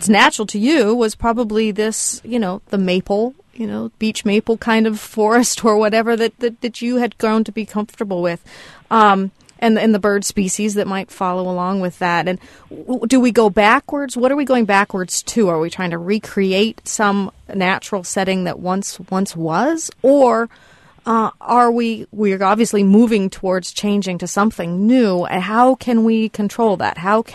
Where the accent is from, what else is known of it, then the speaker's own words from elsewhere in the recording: Montana, United States; Montana is my home state, and that's where I'm from, so I'm very familiar with these big swaths of clear-cut mountainsides